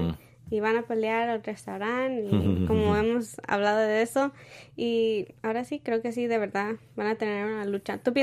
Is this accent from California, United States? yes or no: yes; San Diego, California, United States; como todos lo saben porque soy de San Diego